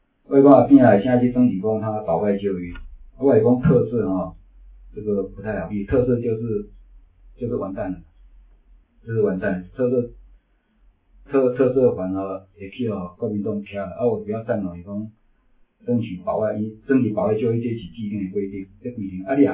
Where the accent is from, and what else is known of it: Taiwan